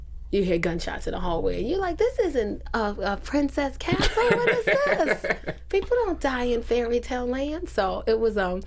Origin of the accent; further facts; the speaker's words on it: New York City, New York, United States; Growing up in the South Bronx is definitely different from California.